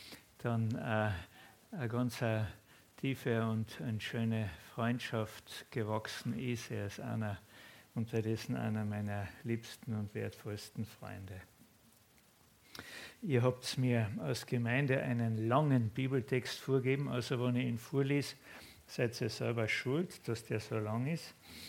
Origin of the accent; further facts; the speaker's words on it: Köstenberg, Carinthia, Austria; Ich bringe euch ganz liebe Grüße mit aus Köstenberg. Das ist meine Heimatgemeinde, dort wo der Helmut Singer herkommt.